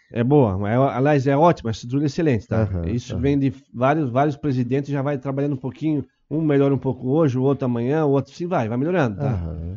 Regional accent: Laguna, Santa Catarina, Brazil; Eu sou natural de Laguna

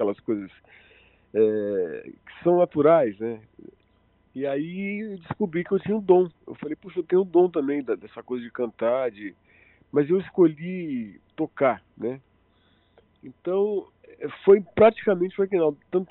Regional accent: Rio de Janeiro, Brazil; also born or lived in Natal; eu nasci em Natal. Então eu sou o único da família que sou potiguar. Depois eu fui criado no Rio de Janeiro.

